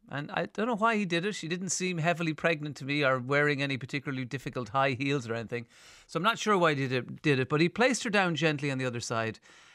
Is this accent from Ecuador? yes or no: no; Munster, Ireland; And I grew up in County Limerick, and I grew up near a golf club